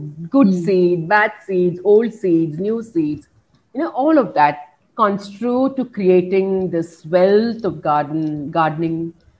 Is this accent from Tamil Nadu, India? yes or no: yes; Tamil Nadu, India; I grew up in Tamil Nadu, in the hills of Tamil Nadu, the Anamalai Hills. My grandfather at that time was a tea garden supervisor.